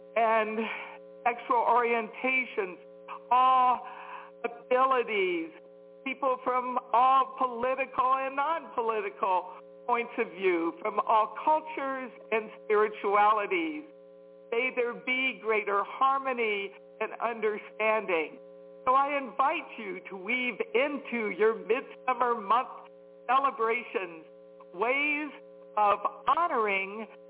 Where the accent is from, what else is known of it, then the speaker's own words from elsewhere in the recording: Washington, District of Columbia, United States; Washington, D.C. metro area is my hometown.